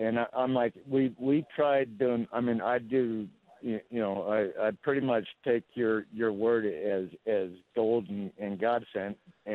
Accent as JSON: {"language": "English", "town": "Cave Creek", "region": "Arizona", "country": "United States", "tie": "born or raised there", "said": "I grew up in Cave Creek"}